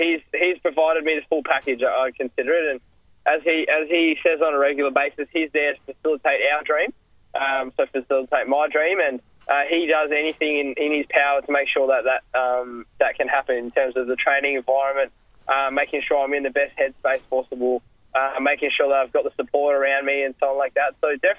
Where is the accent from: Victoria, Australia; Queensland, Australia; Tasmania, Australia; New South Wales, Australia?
Victoria, Australia; Tooradin; I'm from Tooradin, so I grew up in Tooradin. Just recently moved out to Montella to be a little bit closer to training, but Tooradin will always be home to me.